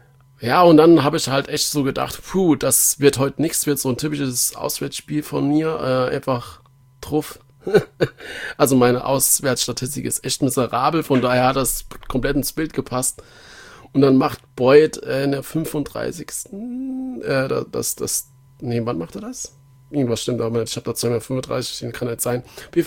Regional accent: Nuremberg, Bavaria, Germany; gerade als Nürnberger

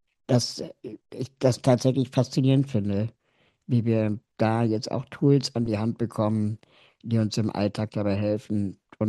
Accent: Berlin, Germany; ich bin aus Berlin

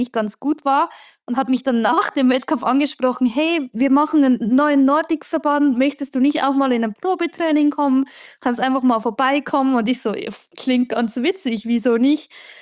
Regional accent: Engelberg, Obwalden, Switzerland; Und da war bei uns in Engelberg war eine Sportschule, aber die haben bis dahin nur Ski-Alpin oder Freestyle betreut

